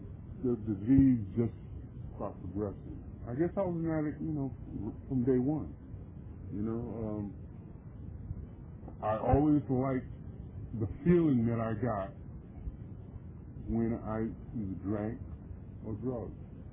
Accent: New York City, New York, United States; I am born and raised in New York City, Harlem. Came up from the city, pretty much from the streets, in a relatively functional family.

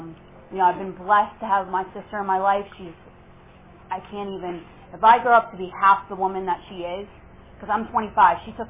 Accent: Bethel Park, Pennsylvania, United States; So I'm from Pittsburgh, and I'm from a suburb outside of Pittsburgh. It's called Bethel Park.

